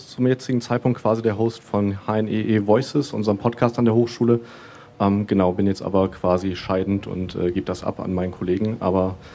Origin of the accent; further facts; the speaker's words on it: Essen, North Rhine-Westphalia, Germany; now in Eberswalde, Germany; Also ich komme eigentlich aus NRW, aus Essen, aus dem Ruhrgebiet. Also viel Industrie, viel Stadt.